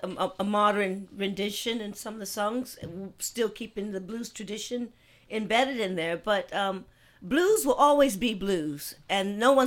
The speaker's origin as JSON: {"language": "English", "town": "Los Angeles", "region": "California", "country": "United States", "also_born_or_lived": "Long Beach", "said": "But I'm from Los Angeles, mm-hmm. and I was born in a place called Long Beach."}